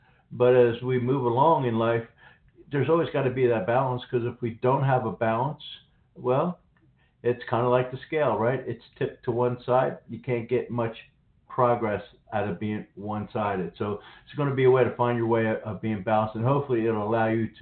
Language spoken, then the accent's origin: English; Northeast, United States; as a child growing up in the Northeast, the way I had found best to communicate with my father was through sports.